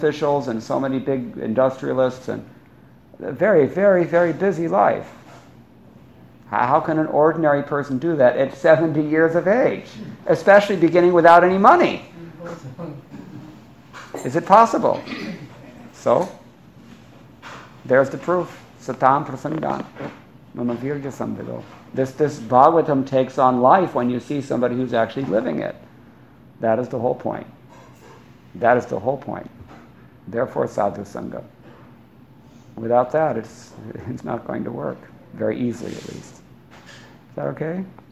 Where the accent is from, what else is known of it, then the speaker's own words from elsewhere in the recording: United States; How can I understand it? I'm an American. And I was only a kid when I got these books.